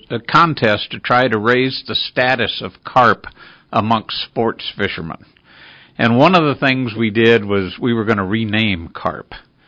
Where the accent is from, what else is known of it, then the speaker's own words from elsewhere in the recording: Gulf Coast, United States; I grew up on the Gulf Coast and started fly fishing for redfish and tarpon, and then moved inland.